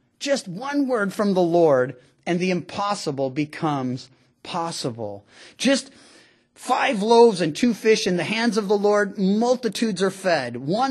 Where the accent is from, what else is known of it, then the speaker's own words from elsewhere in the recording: Missouri, United States; See, I'm from Missouri, the show me state.